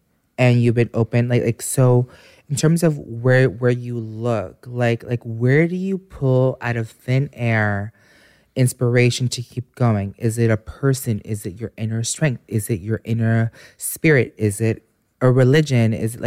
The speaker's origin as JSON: {"language": "English", "country": "Philippines", "said": "But I'm Filipino. There's something about me."}